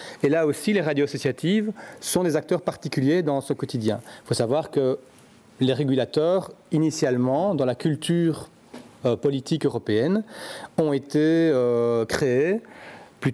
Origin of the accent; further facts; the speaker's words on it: Belgium; C'est le cas chez nous en Belgique